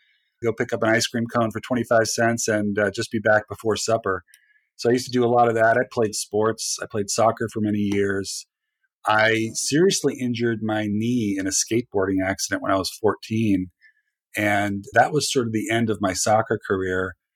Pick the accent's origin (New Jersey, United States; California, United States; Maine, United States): California, United States; Redwood City; also born or lived in Turkey; Originally from California, mostly born and bred there. Was born in Redwood City, California, in the Bay Area. Not long after I was born, we moved to Turkey, where we lived for about 5 years.